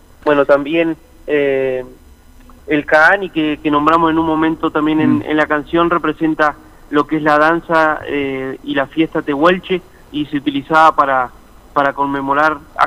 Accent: El Maitén, Chubut, Argentina; también tenemos nuestro sello particular en mi pueblo, el Maitén, que es un ritmo que se llama maitenera

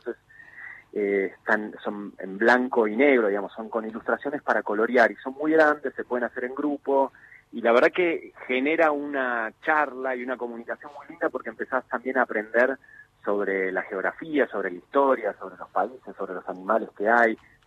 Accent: Argentina; also born or lived in Mexico; yo pasé mi infancia en México, desde que tenía un año y medio más o menos, hasta los 8 años viví en México, así que tuve una infancia muy mexicana, muy distinta a lo que fue mi segunda infancia acá en Argentina

